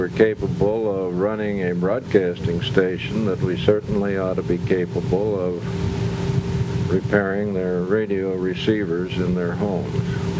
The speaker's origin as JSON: {"language": "English", "town": "Youngstown", "region": "Ohio", "country": "United States", "said": "Yes, I am from the Youngstown area, and my family has been in the Youngstown area since 1800."}